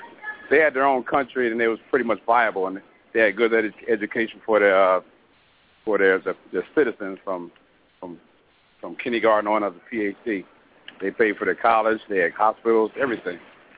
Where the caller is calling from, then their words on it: New Jersey, United States; from New Jersey.